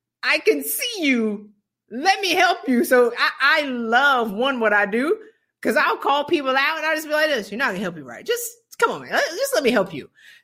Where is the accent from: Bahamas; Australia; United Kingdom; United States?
Bahamas; I mean, I'm from the Bahamas.